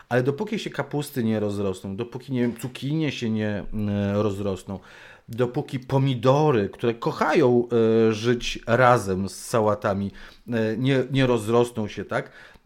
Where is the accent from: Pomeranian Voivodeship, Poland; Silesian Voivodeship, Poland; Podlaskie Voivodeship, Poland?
Pomeranian Voivodeship, Poland; u nas na Kaszubach rzeczywiście tworzy się taką oponoplastykę